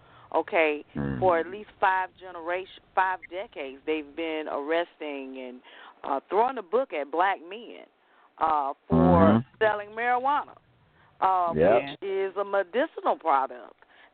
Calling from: Georgia, United States; Greetings. I am enjoying the show. I'm calling from Georgia.

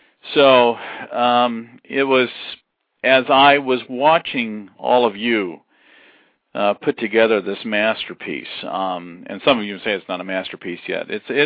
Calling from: Valparaiso, Indiana, United States; I'm calling you from Valparaiso, Indiana.

